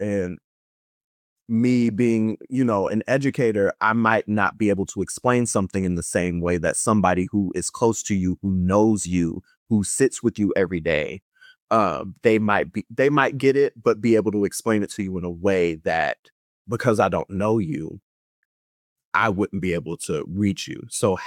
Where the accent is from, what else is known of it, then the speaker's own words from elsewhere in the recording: Kansas City, Kansas, United States; also born or lived in Dallas, Texas; now in Washington, United States; I'm not from DC. I came from Kansas City, Kansas, and Dallas, Texas, went to Howard, and that's what brought me here.